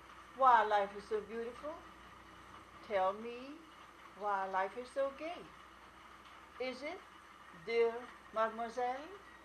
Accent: Antwerp, Flanders, Belgium; also born or lived in Ghent / Brussels; now in United States; I was born in Antwerp, Belgium. I lived in Ghent, and I went to school in Brussels.

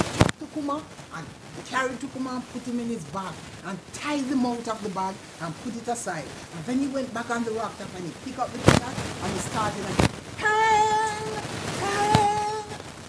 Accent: Jamaica; As a Jamaican storyteller, we always like to tell stories about animals, places, ghosts, and people.

